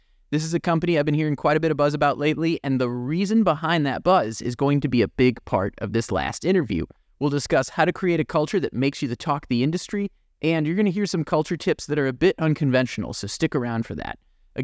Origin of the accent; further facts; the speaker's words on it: St. Louis, Missouri, United States; I am from St. Louis, Missouri, so I grew up in the state of Missouri.